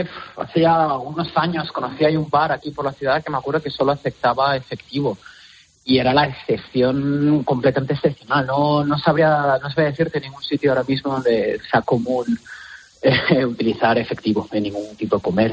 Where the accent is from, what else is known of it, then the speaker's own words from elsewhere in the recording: Madrid, Community of Madrid, Spain; el efectivo es más sencillo, al menos en Madrid, de donde soy yo.